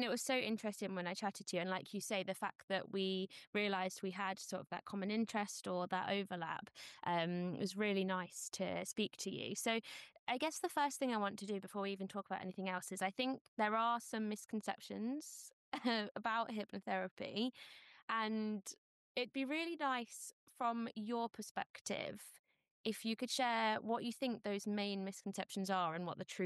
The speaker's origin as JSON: {"language": "English", "town": "Cambridge", "region": "East of England", "country": "United Kingdom", "said": "I'm actually really enjoying the fact that we are both from Cambridge today."}